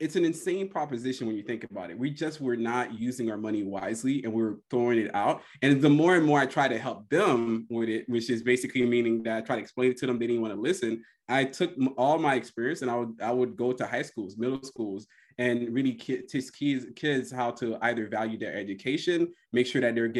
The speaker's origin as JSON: {"language": "English", "region": "Florida", "country": "United States", "said": "I'm from Florida, where, you know, you had, if your car didn't have the power windows or the AC, a lot of us didn't have it."}